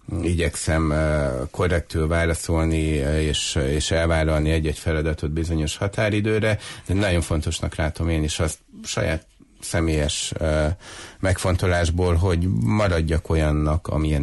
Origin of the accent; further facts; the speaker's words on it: Odorheiu Secuiesc, Harghita, Romania; nagyon sokszor használjuk mi udvarhelyiként ezt a két várost, meg példálózunk velük.